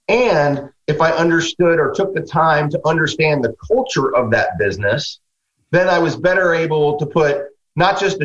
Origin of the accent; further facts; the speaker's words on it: Midwest, United States; I'm a guy from the Midwest, and I kind of think you do it right the first time, and just how I'm wired.